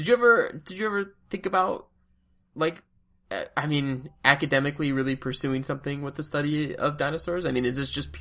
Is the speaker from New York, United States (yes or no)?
no; Illinois, United States; Yeah, I mean, growing up outside of Chicago, we always took field trips to the Field Museum.